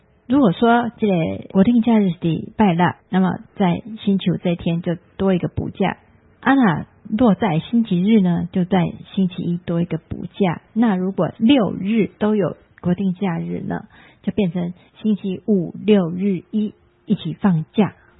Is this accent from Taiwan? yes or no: yes; Taiwan; 那我们台湾人呢，其实真正长辈会在这过年的时候围炉的时候跟家里孙子说这些悲惨的往事